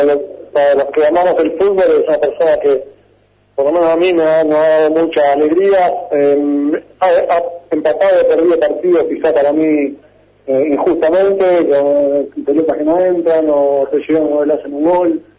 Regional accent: Buenos Aires, Argentina; yo que vengo de Buenos Aires también

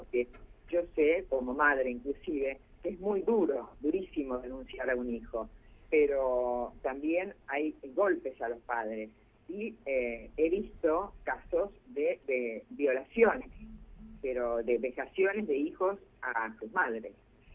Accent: Santa Fe, Argentina; pero yo soy una santafesina más.

